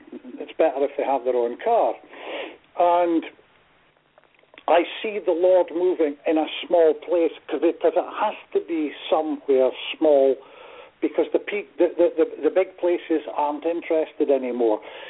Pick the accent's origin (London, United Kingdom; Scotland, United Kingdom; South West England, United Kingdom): Scotland, United Kingdom; Being Scottish, that doesn't bother me, the rivalry between us.